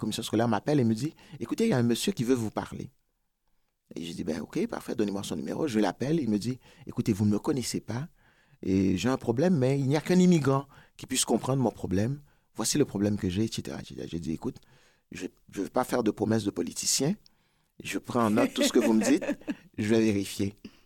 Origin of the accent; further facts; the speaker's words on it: New York, United States; also born or lived in Port-au-Prince, Haiti; J'ai dit, ben, je viens de New York.